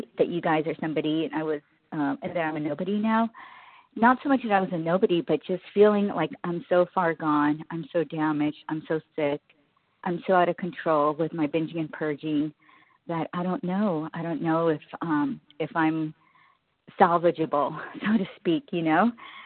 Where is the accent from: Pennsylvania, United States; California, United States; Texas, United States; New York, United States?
California, United States; I'm from California.